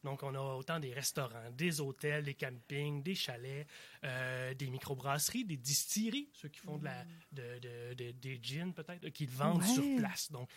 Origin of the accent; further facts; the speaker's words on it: Trois-Rivières, Quebec, Canada; now in Montmagny, Canada; ça passe par Montmagny, d'où je viens, bien, d'où j'habite, en fait. Là, je viens pas de là, je viens de Trois-Rivières, je vous le dis tout de suite.